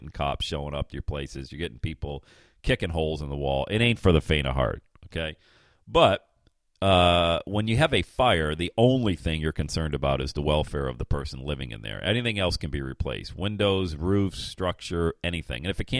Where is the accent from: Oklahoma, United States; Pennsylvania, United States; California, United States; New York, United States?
Pennsylvania, United States; now in Ohio, United States; I own rental properties 500 miles away in Pennsylvania. My hometown, I've talked about it 1,000 times, okay?